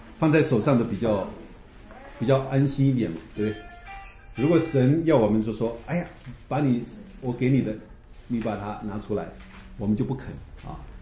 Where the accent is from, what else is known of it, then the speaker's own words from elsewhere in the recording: China; 人为刀俎啊，我们中国人有这样讲的哈